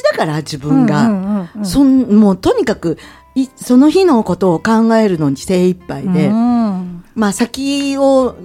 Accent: Handa, Aichi, Japan; 私は、はい、お話したと思うんですけど、うん、愛知県の田舎の半田市っていうところで生まれ育ってるんですけど、はいはい、私の実家は古民家なんですよ

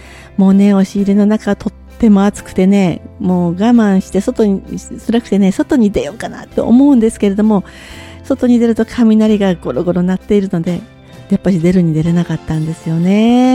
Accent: Tokyo, Japan; 私子供の頃はね、東京に住んでいたんですけれども、

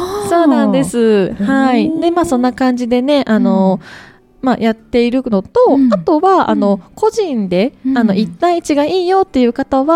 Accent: Osaka, Japan; 私あの地元がね、大阪の京橋のエリアなんですね大きく言うと宮古島エリアというところで生まれ育ちました

